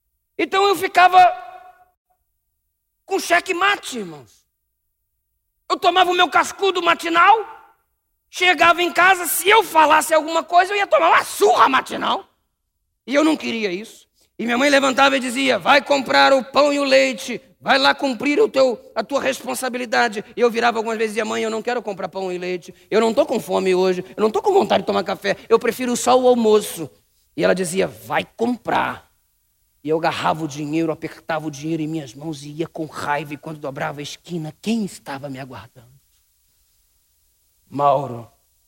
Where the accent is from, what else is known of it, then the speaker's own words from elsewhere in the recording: Rio de Janeiro, Brazil; eu cresci lá em Jardim Paraíso, Baixada Fluminense, Rio de Janeiro.